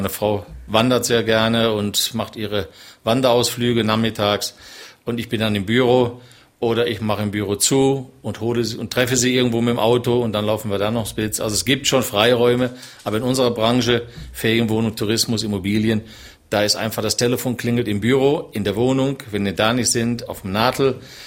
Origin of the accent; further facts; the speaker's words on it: Düsseldorf, North Rhine-Westphalia, Germany; now in Switzerland; Und dann habe ich ihr Düsseldorf, meine Heimat, gezeigt